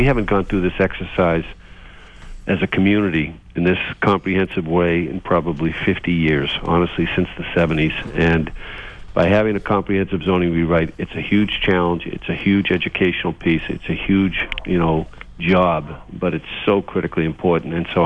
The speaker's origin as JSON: {"language": "English", "town": "Braintree", "region": "Massachusetts", "country": "United States", "tie": "born or raised there", "said": "I grew up here in Braintree. I've been fortunate to serve as the town's first mayor."}